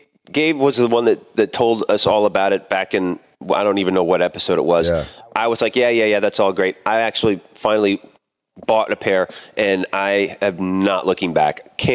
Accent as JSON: {"language": "English", "region": "Northeast", "country": "United States", "said": "I'm from the Northeast and you know, everything is an adjective."}